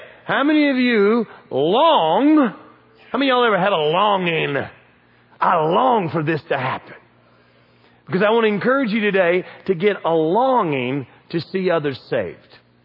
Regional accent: Southern United States, United States; See, the trouble of growing up in the South is church can be a part of your routine. You know, I mean, we're Southerners.

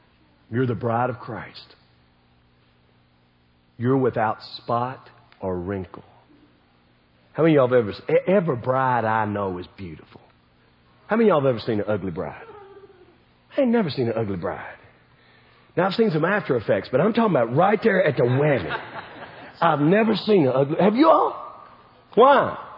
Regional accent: the South, United States; I'm from the South. I'm proud to be from the South. I will never be from anywhere else.

